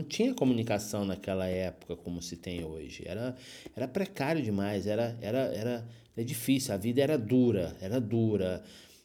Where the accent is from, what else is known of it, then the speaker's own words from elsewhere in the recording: Rio de Janeiro, Brazil; now in Nova Iguaçu, Brazil; eu moro no Rio de Janeiro, né? Nova Iguaçu. E aqui em Nova Iguaçu, gente... Minha infância toda foi na Zona Sul, né?